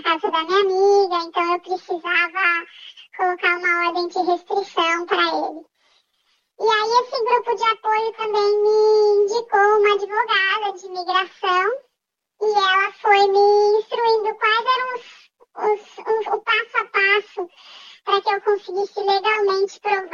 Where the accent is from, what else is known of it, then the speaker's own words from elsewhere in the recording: Brazil; moved away as an adult; now in Australia; Sendo brasileira e vendo como as mulheres são tratadas, eu achei, eu sou imigrante aqui, nunca ninguém vai me dar ouvidos, né?